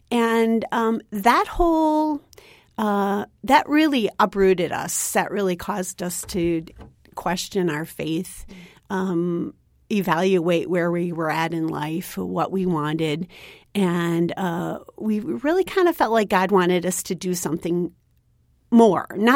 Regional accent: Minnesota, United States; I graduated from high school in Minnesota. I probably consider Minnesota my home simply because out of all of my 50-some years on earth, I've lived there the longest.

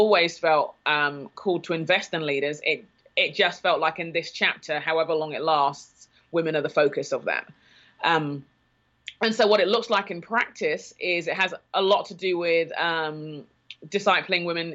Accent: London, United Kingdom; moved away as an adult; now in Minneapolis, United States; So in terms of background, I'm a Brit and a Nigerian. My parents are Nigerian. I grew up in London in England.

